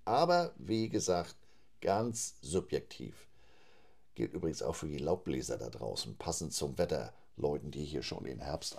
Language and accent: German; Flensburg, Schleswig-Holstein, Germany; 1987 gründeten sich in Flensburg, meiner Heimatstadt